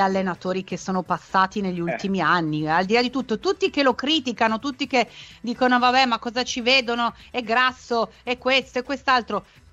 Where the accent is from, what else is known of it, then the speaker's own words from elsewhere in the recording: Genoa, Liguria, Italy; di cui si sta parlando proprio dalle mie parti, appunto da Genova